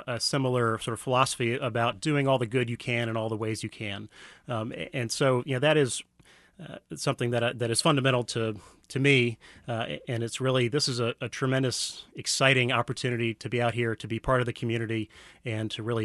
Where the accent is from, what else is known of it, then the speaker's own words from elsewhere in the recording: Virginia, United States; So I said I'm from Virginia